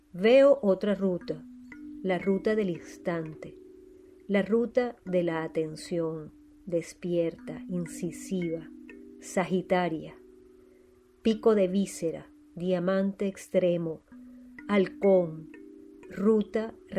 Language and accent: Spanish; Venezuela; now in Boston, United States; de Venezuela. Actualmente vivo en Boston.